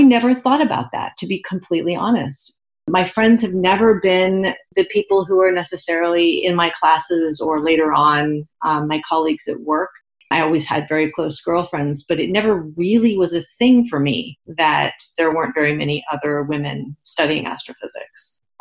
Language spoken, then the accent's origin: English; Malibu, California, United States; I grew up in the Malibu Mountains, sort of in the middle of nowhere. My parents were hippies.